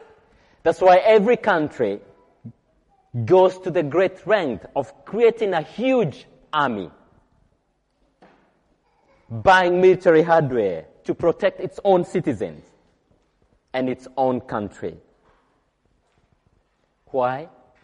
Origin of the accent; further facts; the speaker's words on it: Kenya; English is a second language; moved away; I was growing back in Africa, in my home country, Kenya, and being the third born in my family